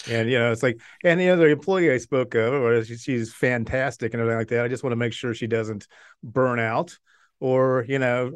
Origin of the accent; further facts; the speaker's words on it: United States; Yeah, just because I'm an American, you don't need to go there.